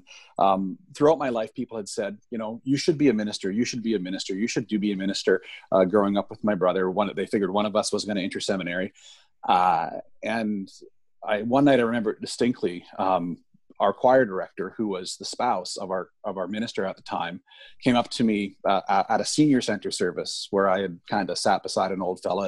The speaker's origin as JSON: {"language": "English", "town": "Fort Saskatchewan", "region": "Alberta", "country": "Canada", "tie": "born there", "said": "I was born in Fort Saskatchewan."}